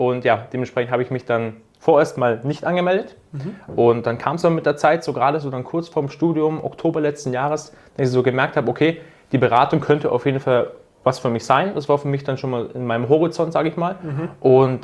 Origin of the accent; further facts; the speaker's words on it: Augsburg, Bavaria, Germany; Ich komme aus Augsburg oder aus der Nähe von Augsburg und ja, studiere jetzt im zweiten Semester an der Uni in Augsburg Betriebswirtschaftslehre.